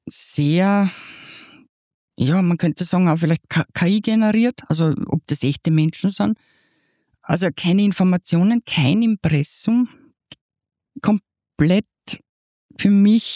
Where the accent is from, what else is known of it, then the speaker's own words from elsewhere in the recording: Lower Austria, Austria; moved away as an adult; now in Vienna, Austria; Ja, also geboren auch in Niederösterreich, kleines Dorf. Mir war dann klar, nach der Matura muss ich auch raus. Ich habe Wien gewählt